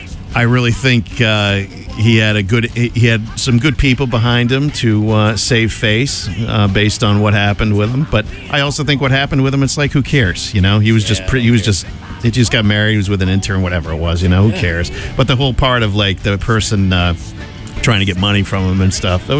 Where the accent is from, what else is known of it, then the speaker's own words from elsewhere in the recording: Tewksbury, Massachusetts, United States; I was from Tewksbury. I went to high school in Tewksbury.